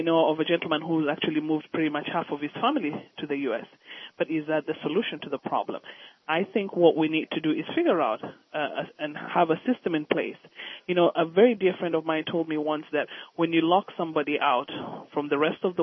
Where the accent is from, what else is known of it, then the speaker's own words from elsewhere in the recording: Somalia; now in United States; I'm originally from Africa, and yes, I'm from Somalia, where the war was crazy, and I came here, and I'm grateful that America opened its doors for me.